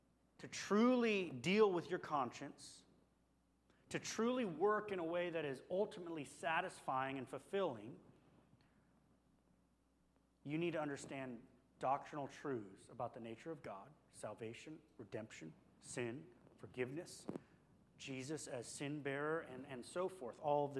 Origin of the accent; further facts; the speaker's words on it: United States; because we're American.